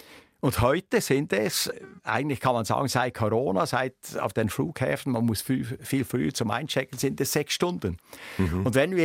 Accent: Switzerland; weil das ist für mich eines das Unglaublichste, dass bei uns in der Schweiz sind deutlich über 10% der Fahrten mit dem Auto sind weniger lang als 5 Kilometer.

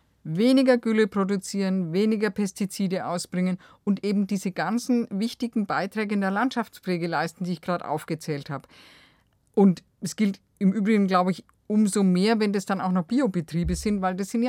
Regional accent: Bavaria, Germany; Und das bei uns in Bayern, wo der Durchschnittsbetrieb gerade mal 37 Hektar hat und 44 Kühe.

